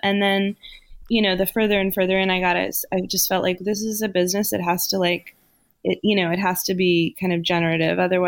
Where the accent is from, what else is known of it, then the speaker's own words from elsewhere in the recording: Los Angeles, California, United States; I grew up in the Valley.